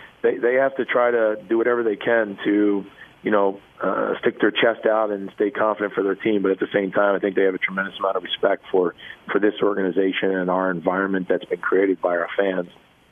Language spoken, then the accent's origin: English; New Jersey, United States; now in Kansas City, United States; I mean, look, I grew up in New Jersey, but living in Kansas City, there's nothing like it. I've been here for 18 years now.